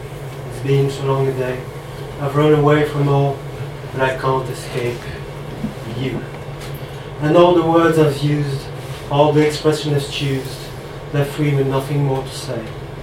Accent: Belgium; now in Cork, Ireland; Hi, so I just arrived in Cork 1 month ago. I'm from Belgium.

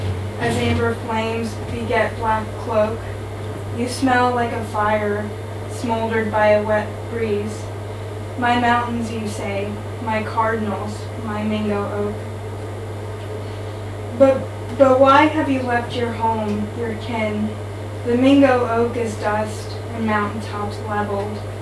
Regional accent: West Virginia, United States; The title of this is Montani Semper Liberi, which is the state motto of my home state, West Virginia.

